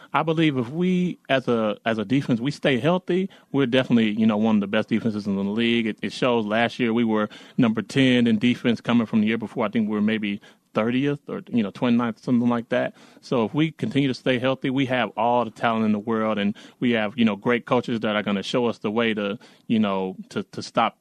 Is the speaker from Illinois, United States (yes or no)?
yes; Chicago, Illinois, United States; Well, I'm from Chicago.